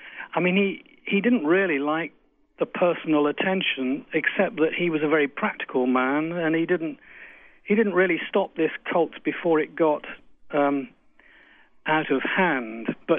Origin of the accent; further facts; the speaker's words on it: United Kingdom; being British with all of our saga of the hacking of emails and telephones going on in our country at the moment